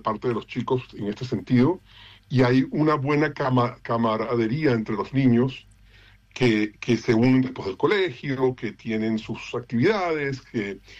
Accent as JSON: {"language": "Spanish", "country": "Venezuela", "lives_now": "Argentina", "said": "Soy venezolano."}